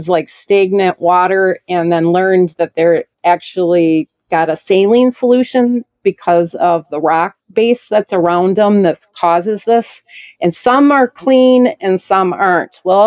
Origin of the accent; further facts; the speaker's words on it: Wisconsin, United States; But you also have to remember, we are from Wisconsin, we're a little bit used to colder weather too, and 54 degrees, everybody in Wisconsin's out wearing shorts.